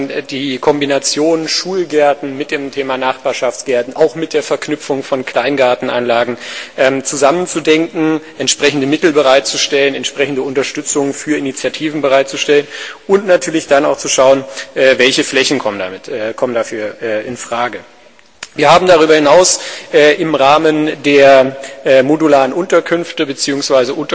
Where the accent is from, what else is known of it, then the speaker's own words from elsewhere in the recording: Berlin, Germany; ich bin in Hellersdorf geboren und aufgewachsen